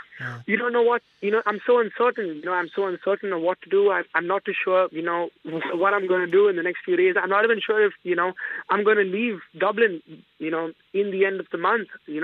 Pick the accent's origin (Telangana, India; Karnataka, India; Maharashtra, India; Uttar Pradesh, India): Maharashtra, India; Mumbai; I'm originally from Bombay in India.